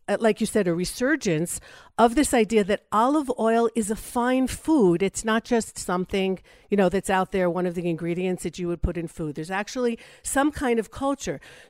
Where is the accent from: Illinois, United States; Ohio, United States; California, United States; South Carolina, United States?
California, United States; moved away as an adult; now in Israel; Okay, so I grew up in California.